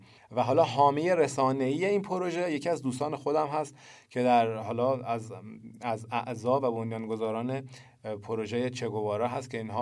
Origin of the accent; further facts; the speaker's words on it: Isfahan, Iran; چون من اصفهانی هستم، نجف آباد خب نزدیک اصفهان، زیاد رد شدم